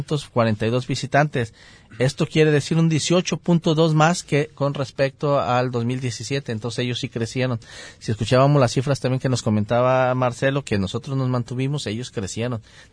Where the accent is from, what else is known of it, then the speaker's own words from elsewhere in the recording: San Miguel del Alto, Jalisco, Mexico; yo soy originario de San Miguel del Alto, Jalisco, entonces fui al Terruño a visitar a mi padre